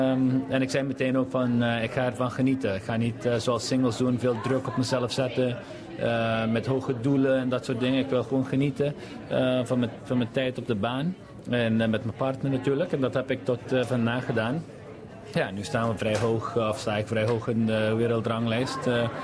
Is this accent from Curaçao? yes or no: yes; Curaçao; Dutch is a second language; Ik kom uit Curaçao, maar ik heb toch een kans voor Nederland of een grotere land te spelen.